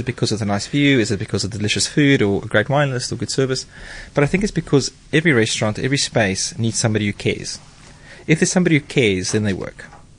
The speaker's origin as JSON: {"language": "English", "country": "South Africa", "said": "It's all about my inspiration as a South African chef of what I used to eat when I was a kid."}